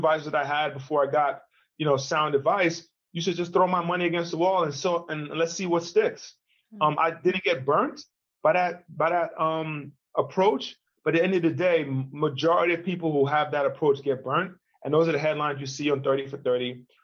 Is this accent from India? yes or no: no; Nigeria; I'm Nigerian. I'm going back to the roots.